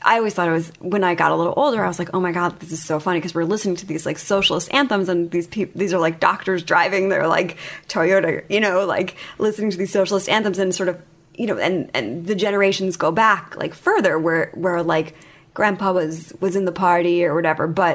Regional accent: New York, United States; Yeah, North Shore of Long Island. My mother actually is from Brazil.

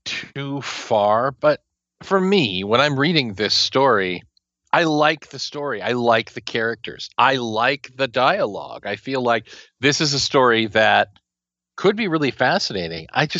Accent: Kansas, United States; because I'm from Kansas and it's 20 years behind.

